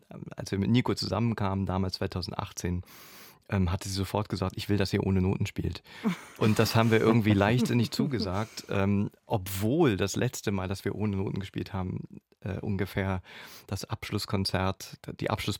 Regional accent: East Germany, Germany; Ich bin in der DDR groß geworden

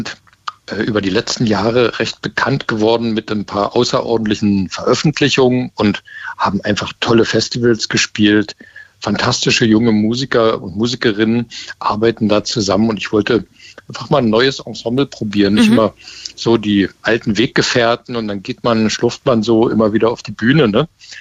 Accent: Berlin, Germany; Erstmal meine Heimat mitten im Prenzlauer Berg.

